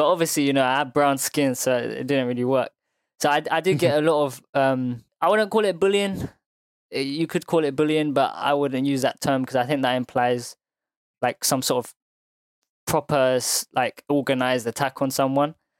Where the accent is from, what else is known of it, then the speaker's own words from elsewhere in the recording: Chelmsford, East of England, United Kingdom; born there; so I was born in Essex, Chelmsford, and we were put here by the government